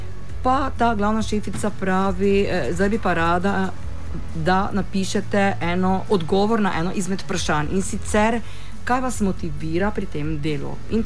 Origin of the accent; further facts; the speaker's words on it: Prekmurje, Slovenia; Torej, prihajam iz Prekmurja, sem Prekmurka